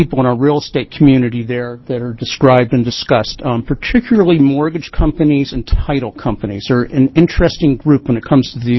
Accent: Phoenix, Oregon, United States; I'm from Phoenix, Oregon

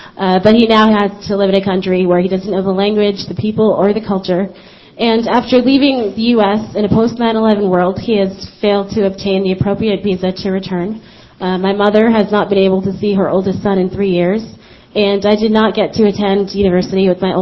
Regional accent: New York, United States; also born or lived in Oregon; We grew up in New York, then moved to Oregon when I was in high school

